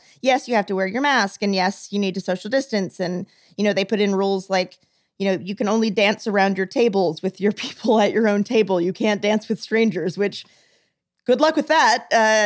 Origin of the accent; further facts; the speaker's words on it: the South, United States; I'm from the South, bars close at 2.